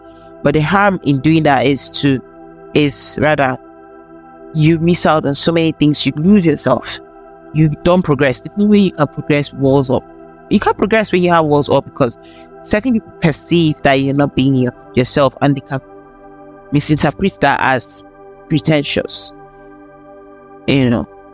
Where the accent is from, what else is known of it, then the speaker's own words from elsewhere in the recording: Nigeria; because I'm in Nigerian, so I want to talk about my country.